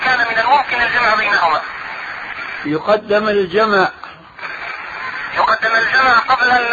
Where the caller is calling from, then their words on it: Mecca, Makkah Province, Saudi Arabia; الشيخ انا بنكلمك يعني من مكه